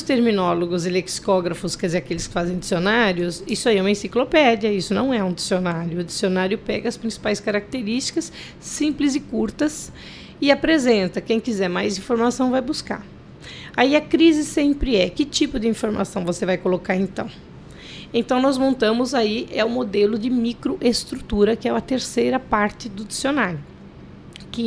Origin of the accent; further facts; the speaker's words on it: Minas Gerais, Brazil; eu sou mineira